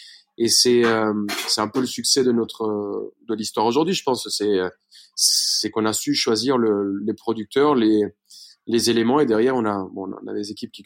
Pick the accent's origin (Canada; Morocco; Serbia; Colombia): Colombia; Bogotá, Bogotá Capital District; moved away as an adult; now in France; Non, moi je suis colombien. Je suis né à Bogota.